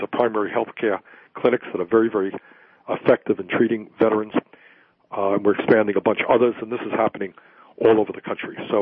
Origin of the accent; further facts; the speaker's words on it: Burlington, Vermont, United States; a tragedy that just took place right here in my hometown of Burlington, Vermont, yesterday.